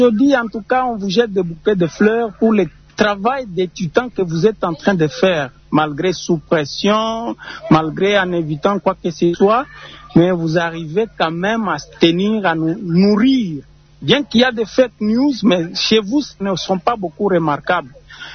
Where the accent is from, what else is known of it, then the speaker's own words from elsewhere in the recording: Fungurume, Lualaba, DR Congo; même au moment que je vous parle ici chez nous à Fungurume